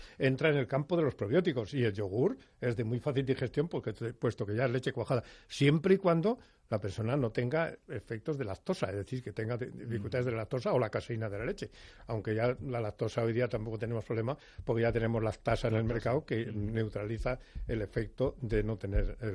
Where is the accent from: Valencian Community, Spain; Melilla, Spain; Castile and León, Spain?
Castile and León, Spain; León; Yo soy de León, como sabes muy bien, y te aseguro que si un chorizo de León no me pica un poco, no me gusta.